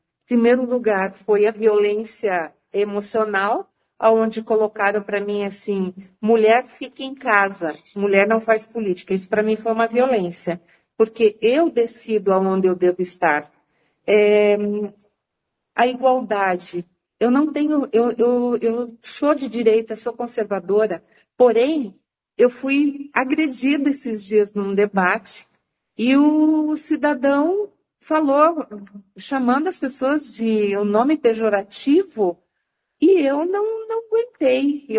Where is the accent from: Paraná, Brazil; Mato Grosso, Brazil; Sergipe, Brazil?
Paraná, Brazil; Maringá; born there; o povo de Maringá, que bom, é o meu povo onde eu nasci.